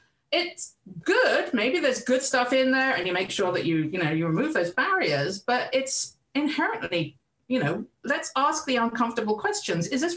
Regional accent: Cambridge, East of England, United Kingdom; I grew up just outside of Cambridge in the UK.

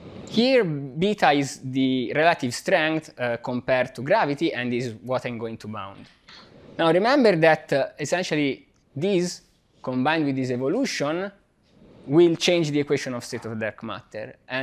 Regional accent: Pisa, Tuscany, Italy; English is a second language; In my hometown, at the end of the 1500s, Galileo made essentially was studying the falling of two different mass balls of different mass from the Tower of Pisa

